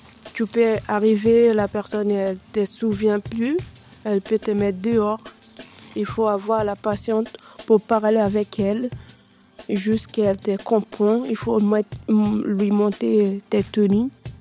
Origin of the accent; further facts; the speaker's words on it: Suriname; French is a second language; now in France; Mon pays, c'est Suriname. Mon pays d'origine, c'est Suriname. J'ai été travaillé là-bas dans une orphelinat.